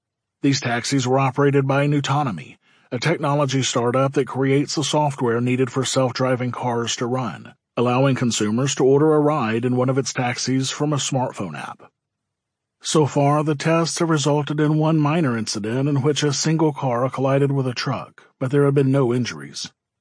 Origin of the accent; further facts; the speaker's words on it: Finland; The testing of slow-speed, self-driving shuttles has already begun in Finland, my home country, as of 2016.